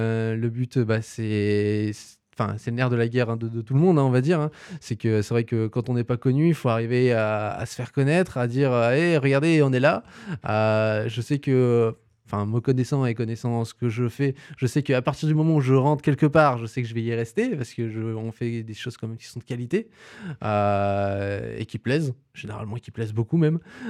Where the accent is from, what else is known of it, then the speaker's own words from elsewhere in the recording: Hauts-de-France, France; moved away as an adult; Alors, moi, de base, on va dire vraiment de base, je suis un ch'ti. Voilà, je suis dans la région quand même depuis un bon moment, hein. J'ai vécu 20 ans dans le Nord-Pas-de-Calais et voilà, maintenant ça fait plus de 15 ans que je suis là